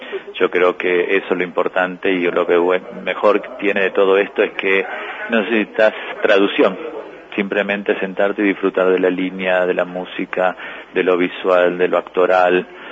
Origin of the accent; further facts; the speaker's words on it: Argentina; now in Uruguay; Como muchos argentinos, felices, tranquilos, disfrutando de la calidad de vida